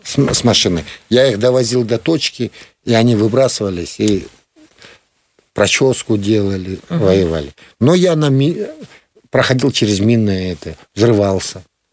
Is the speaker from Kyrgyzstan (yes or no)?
yes; Akchiy, Chüy Region, Kyrgyzstan; я вырос вот в Кеминском районе, поселок Акчиз. Угу. 2600 на уровне моря. У нас курортная зона, как Швейцария.